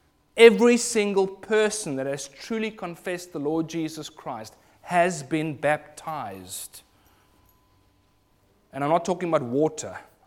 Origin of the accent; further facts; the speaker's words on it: South Africa; embarrassed to be a South African, because they're just not clever sometimes.